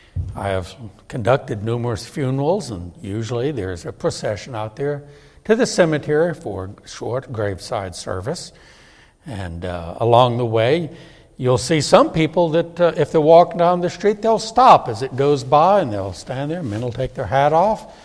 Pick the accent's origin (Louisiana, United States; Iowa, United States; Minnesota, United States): Louisiana, United States; New Orleans; I'm from New Orleans. I have seen the old-fashioned jazz funeral processions.